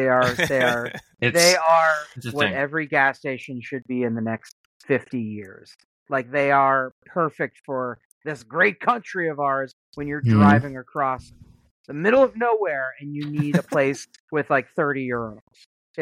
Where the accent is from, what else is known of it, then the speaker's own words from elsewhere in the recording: Florida, United States; Eric, let me tell you one thing though, because I come from Florida, where gas station food in general is a huge risk.